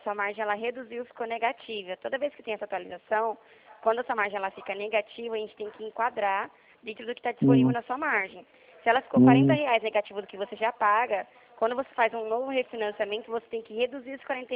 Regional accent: Dracena, São Paulo, Brazil; moved away; Ah, eu tenho família em Venceslau também. Na verdade, eu sou de Dracena. Eu vim pra cá pra estudar.

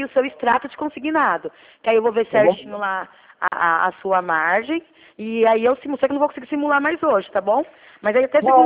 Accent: São Paulo, Brazil; na verdade eu sou do estado de São Paulo, tá?

